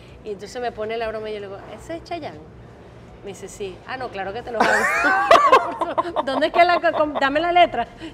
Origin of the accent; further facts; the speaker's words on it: Venezuela; moved away; also born or lived in Mexico; primero me fui, como te dije, a Israel, luego viví unos años en México y finalmente me vine para acá. O sea, yo salí de Venezuela hace 30 años y aquí tengo como unos 22.